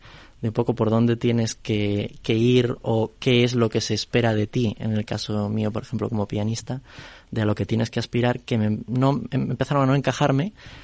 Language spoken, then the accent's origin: Spanish; A Coruña, Galicia, Spain; born there; No, bueno, yo también nací en Coruña.